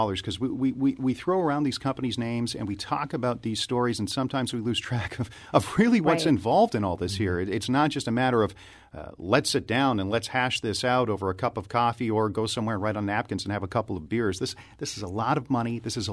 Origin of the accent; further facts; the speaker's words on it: United States; I grew up on the Quebec border. That's the way we would say it up there. Down here, it might be something different.